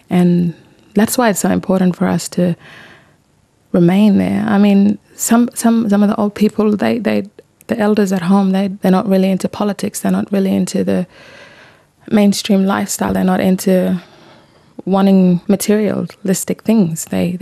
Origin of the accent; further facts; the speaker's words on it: Mullinger, Northern Territory, Australia; I am from Mullinger community. It's 700 kilometres south of Darwin and 700 kilometres north of Alice Springs.